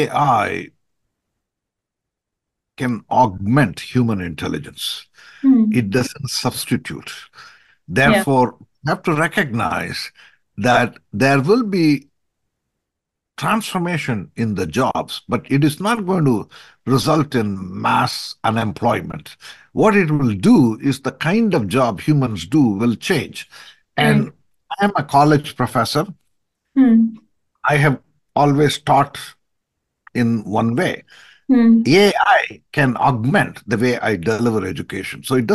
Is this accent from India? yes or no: yes; India; I grew up in India, and in my formative years, what I saw was lots and lots of problems, and our family had very few resources.